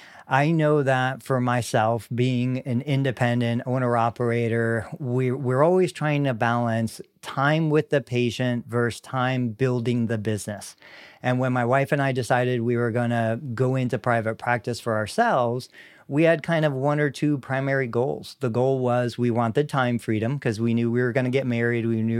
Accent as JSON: {"language": "English", "town": "Sarasota", "region": "Florida", "country": "United States", "tie": "born or raised there", "said": "I grew up down in Sarasota, Florida."}